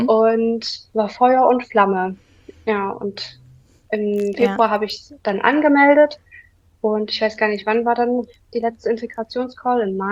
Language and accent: German; Saxony, Germany; ich bin 24 Jahre alt und ich komme aus der Nähe von Dresden. Hier wohne ich mit meinem kleinen Hund und meinem Freund